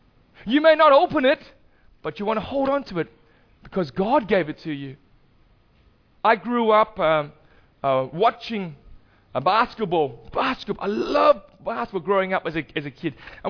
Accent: Vietnam; moved away; We were refugees. Most of you would know that I'm from Vietnam. We were refugees and we came here

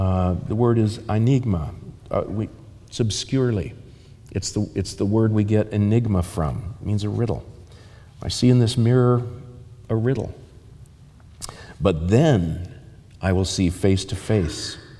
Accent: Ireland; because I'm an Irishman.

